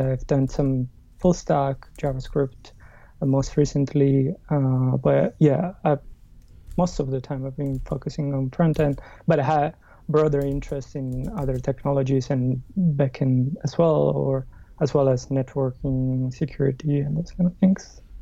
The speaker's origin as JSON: {"language": "English", "region": "Sicily", "country": "Italy", "tie": "born or raised there", "second_language": "English", "said": "I'm Italian, and I grew up in Sicily, and in a small town, right?"}